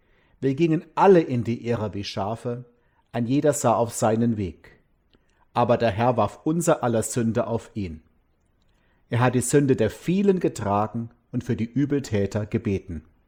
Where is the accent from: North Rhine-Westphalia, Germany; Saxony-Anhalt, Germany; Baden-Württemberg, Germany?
Baden-Württemberg, Germany; Mosbach; Auf dem Hartberg über meiner Heimatstadt Mosbach steht ein altes Wegkreuz